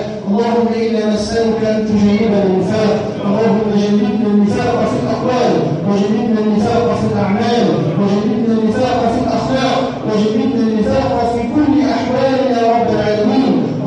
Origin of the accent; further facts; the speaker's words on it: Egypt; اللهم جنب بلدنا مصر من المنافقين